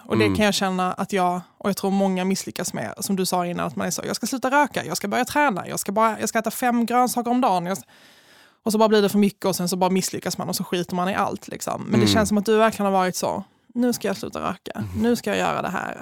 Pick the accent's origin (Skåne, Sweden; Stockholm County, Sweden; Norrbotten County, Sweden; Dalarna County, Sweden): Skåne, Sweden; Malmö; jag är ju från Malmö